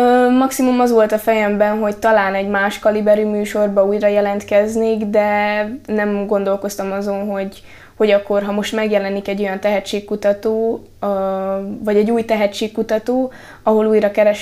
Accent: Târgu Mureș, Mureș County, Romania; Én ugye Marosvásárhelyen születtem, és nagyon sokáig itt éltünk, kb. 14 éves koromig. Utána költöztünk ki csak Nyárádszentbenedekre

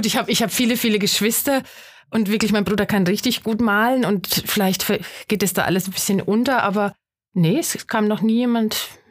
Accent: Würzburg, Bavaria, Germany; Aus Würzburg.

